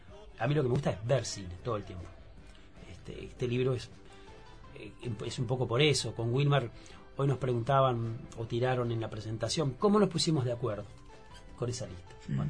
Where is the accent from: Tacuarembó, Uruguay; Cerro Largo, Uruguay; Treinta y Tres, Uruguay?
Tacuarembó, Uruguay; personajes de la misma edad, del interior del país. Wilmer es de San Jacinto, yo de Tacuarembó.